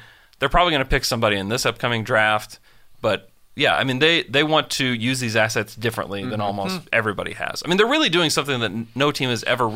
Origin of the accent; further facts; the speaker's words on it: Oklahoma, United States; I'm from Oklahoma.